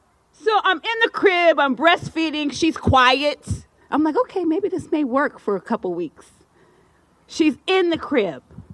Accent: Colorado, United States; We're from Colorado. We know the weather goes up and down.

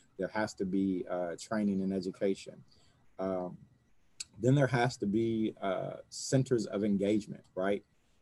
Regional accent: Los Angeles, California, United States; I grew up in South LA. I take that with me everywhere I go. You know, like, no matter what neighborhood I live in … from South LA.

